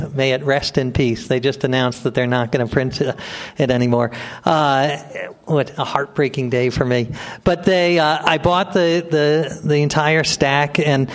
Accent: New York, United States; I come from New York, which is the 18th healthiest state, so I feel better already.

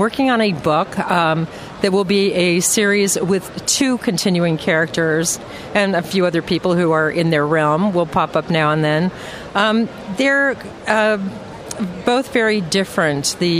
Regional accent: Miami, Florida, United States; I come from Miami, and a lot of people won't tell you that's actually the South, but it is. I having grown up there, I do remember when we weren't quite as international as we are now.

